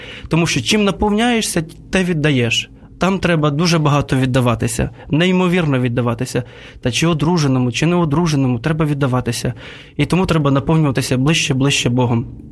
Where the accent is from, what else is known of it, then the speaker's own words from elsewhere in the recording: Kherson Oblast, Ukraine; born there; Так, я народився в Херсонській області, це вже так ближче до Запорізької.